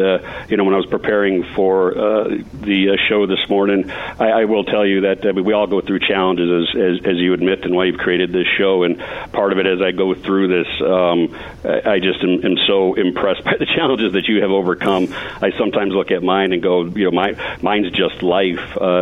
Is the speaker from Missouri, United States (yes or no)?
no; Phoenix, Arizona, United States; growing up in Phoenix, I gravitated to the Latin community and the Native Indigenous Native Americans in Phoenix, mainly because, again, I'm Roman Catholic, so the church.